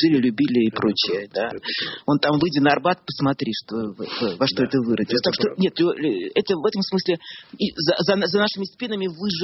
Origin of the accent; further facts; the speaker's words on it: Moscow, Russia; как москвичка, что от той Москвы, которой я родилась и которую я любила